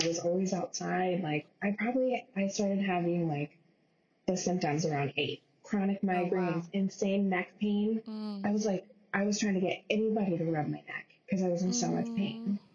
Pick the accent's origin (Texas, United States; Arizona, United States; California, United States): California, United States; now in Massachusetts, United States; It was just us in Massachusetts. We're both from California